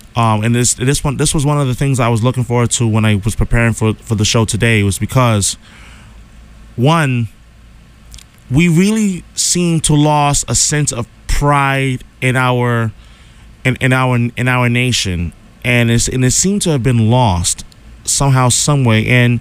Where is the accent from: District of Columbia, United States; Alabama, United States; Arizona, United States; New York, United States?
New York, United States; even as a young boy growing up in New York